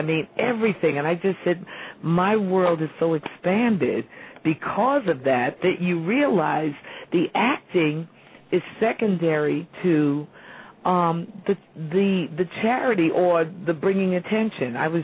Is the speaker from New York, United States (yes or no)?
yes; Harlem, New York, United States; the wonderful thing about growing up in Harlem is that there was a large community of people who wanted to protect their children.